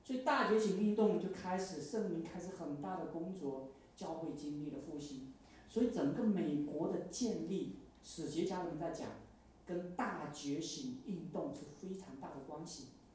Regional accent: Guangdong, China; also born or lived in Singapore / Taiwan; 其实我在中国大陆我待过，我在新加坡待过，因为我是广东人，其实我相当熟悉香港的教会，我在台湾有一段时间也待过

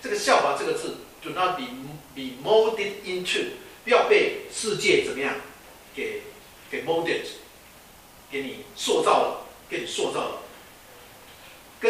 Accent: China; 我们中国人炒菜叫火候，其实不是火候，就是时间啊

